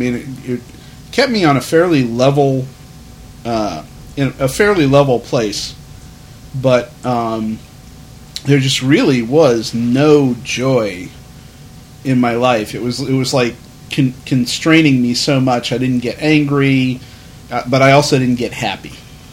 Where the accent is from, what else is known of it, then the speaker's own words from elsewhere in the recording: United States; I'm American, so I don't have that handicap. I can actually speak the language.